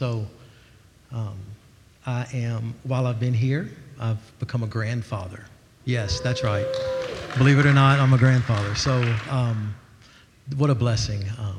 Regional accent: Georgia, United States; my journey, let's see, I'm from Georgia.

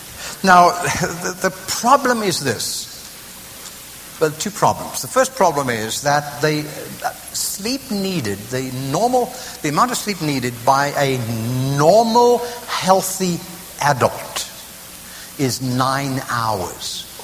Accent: South Africa; moved away; We first came to the United States in 1971, and it was the first time I'd been out of South Africa.

